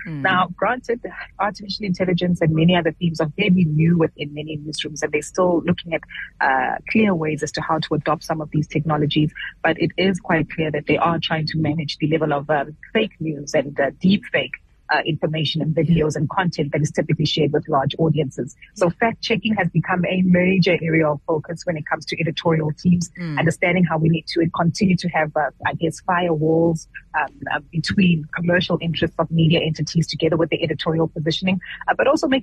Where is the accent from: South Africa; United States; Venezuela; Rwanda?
South Africa; different for me as a South African to actually adapt to.